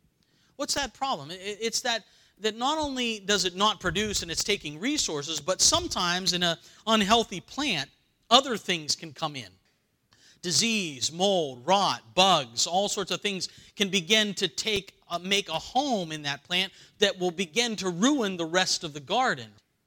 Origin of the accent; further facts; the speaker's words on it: North Carolina, United States; Where I grew up in North Carolina, not only would you give your testimony, you'd sing your song that goes with your testimony.